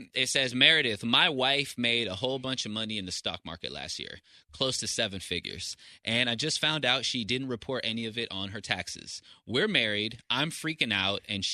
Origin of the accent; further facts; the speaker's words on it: Costa Rica; now in United States; For example, my mother was just trying to go. We're from Costa Rica, and she was just trying to go to Costa Rica.